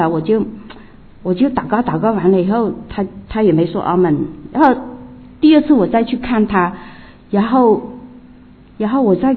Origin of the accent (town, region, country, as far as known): China